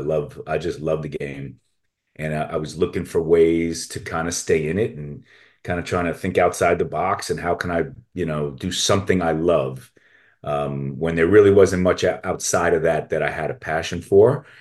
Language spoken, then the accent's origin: English; Brooklyn, New York, United States; So I grew up in Brooklyn, New York